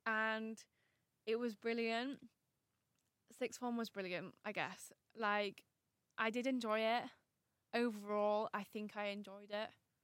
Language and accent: English; Wetherby, Yorkshire and the Humber, United Kingdom; also born or lived in Leeds / Pudsey; I was born in Leeds, in one of the Leeds hospitals. I can't remember which one, but it was one of the Leeds hospitals. And I grew up in, for the first six years of my life, I grew up in Pudsey. And then I moved to Wetherby, where I have lived ever since.